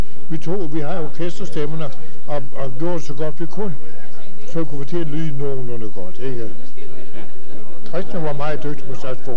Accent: Hundborg, North Denmark Region, Denmark; moved away as an adult; also born or lived in Vang / Canada; now in Copenhagen, Denmark; jeg er født i Vang, men jeg kom til Hundborg, da jeg var 3 år. Jeg går i Hundborg skole.

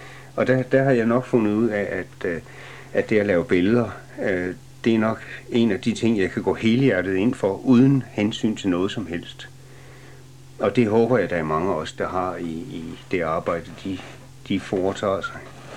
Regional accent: North Denmark Region, Denmark; born there; nu er jeg født i Thy, og det er ligesom, jeg aldrig rigtig har kunnet løsrive mig fra området her.

